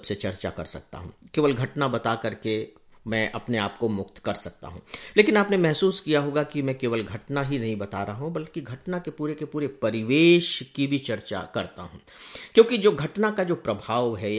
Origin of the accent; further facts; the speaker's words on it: Chhattisgarh, India; in fact हमारे गांव में 8वीं तक ही स्कूल था, 9th पढ़ने के लिए मैं डिस्ट्रिक्ट हेडक्वार्टर जो अंबिकापुर है वहां चला गया था